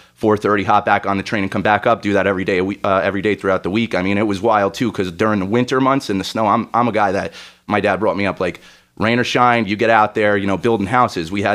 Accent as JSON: {"language": "English", "town": "Warwick", "country": "United States", "tie": "born or raised there", "said": "So growing up in Warwick and stuff, fishing was a big thing for me with my great grandfather."}